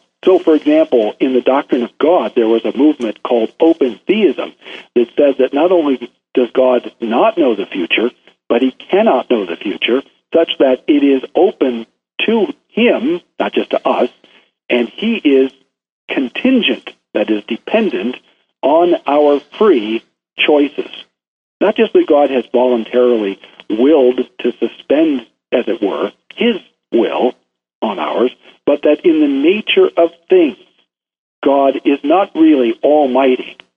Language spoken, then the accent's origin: English; Nebraska, United States; because we're from Nebraska